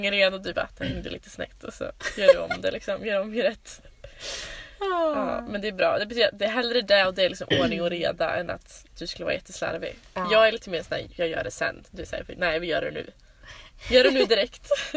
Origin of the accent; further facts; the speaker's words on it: Skövde, Västra Götaland County, Sweden; Jag är 21 år gammal och jag kommer också från Skövde.